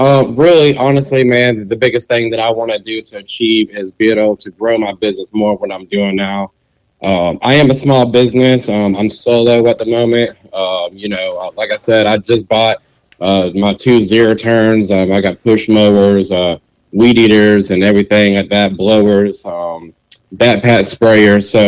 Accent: Augusta, Georgia, United States; with Richard's Lawn Care. I'm born and raised in Augusta, Georgia. I'm 30 years old.

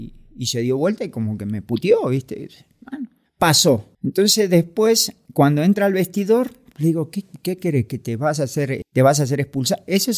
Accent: Argentina; born there; porque yo también nací en Argentina

